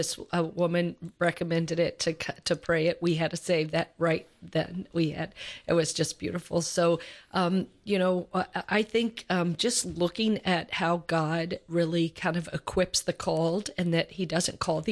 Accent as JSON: {"language": "English", "town": "Louisville", "region": "Kentucky", "country": "United States", "tie": "born or raised there", "said": "Yes, that's where I'm from, my hometown."}